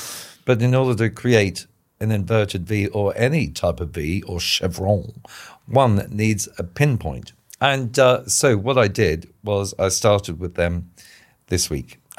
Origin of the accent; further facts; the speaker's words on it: Ballarat, Victoria, Australia; But I did two shows in my hometown of Ballarat.